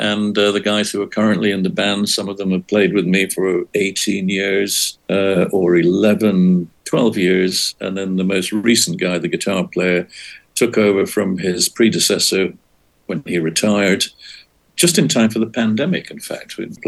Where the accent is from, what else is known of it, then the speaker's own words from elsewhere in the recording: Edinburgh, Scotland, United Kingdom; also born or lived in Dunfermline / Blackpool; Well, I was born in Dunfermline, across the water from Edinburgh. And at the age of three, my parents moved to Edinburgh. So I grew up and went to primary school in Edinburgh.